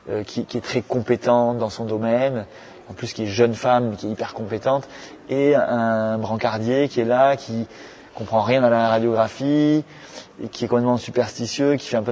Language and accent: French; Agen, Nouvelle-Aquitaine, France; c'est pas loin de ma terre natale, puisque moi je suis d'Agen, je suis un Agenais